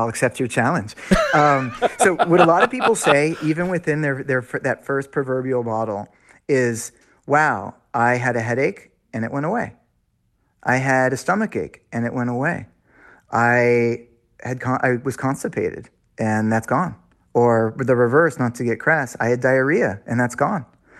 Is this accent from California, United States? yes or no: yes; Los Angeles, California, United States; I was raised here in Los Angeles by two very spiritual and holistic parents